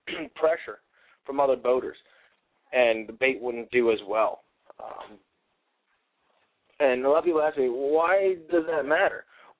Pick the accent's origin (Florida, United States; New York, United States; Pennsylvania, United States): Pennsylvania, United States; Growing up in Pennsylvania, rainbow trout, you don't use as bait.